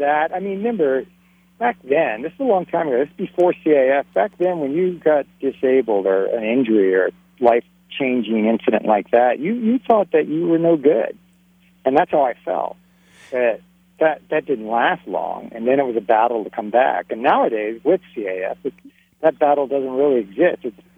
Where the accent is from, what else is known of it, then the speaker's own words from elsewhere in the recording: Mid-Atlantic, United States; I grew up in the Mid-Atlantic area